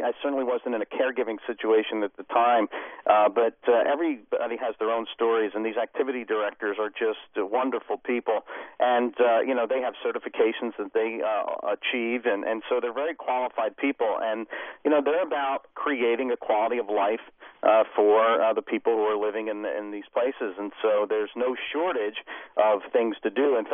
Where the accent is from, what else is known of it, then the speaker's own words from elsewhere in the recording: Philadelphia, Pennsylvania, United States; I'm a guy from South Philadelphia.